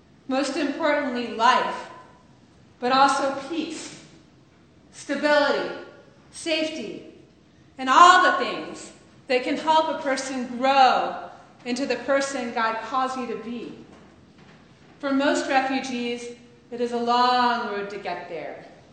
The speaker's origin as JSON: {"language": "English", "town": "Atlanta", "region": "Georgia", "country": "United States", "said": "I'm from Atlanta, Georgia."}